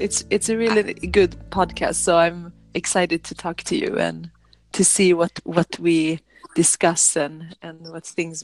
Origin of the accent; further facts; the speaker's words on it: Sweden; so I'm from Sweden